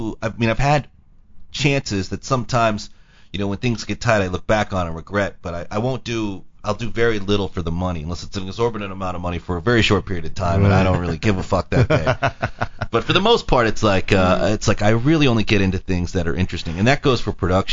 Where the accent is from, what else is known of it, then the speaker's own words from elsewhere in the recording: Los Angeles, California, United States; Yeah, Los Angeles.